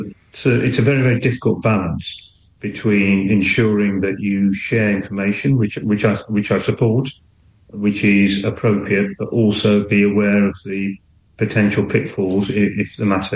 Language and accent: English; United Kingdom; born there; I'm British. You know, I was born here.